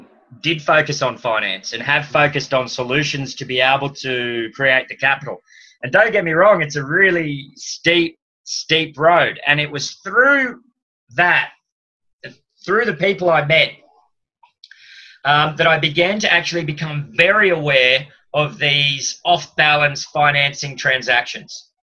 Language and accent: English; Australia; I'm an Australian citizen.